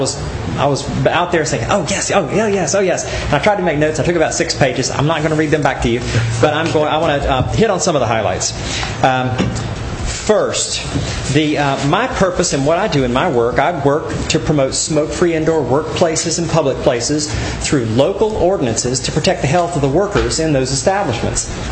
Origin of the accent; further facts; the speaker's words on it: Charleston, South Carolina, United States; I'm 3 hours from home. I'm from Charleston.